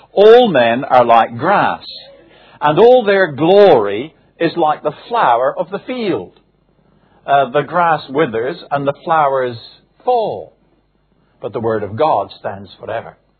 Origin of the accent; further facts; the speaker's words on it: Guernsey; I did mention that I came from Guernsey, didn't I? I thought I would.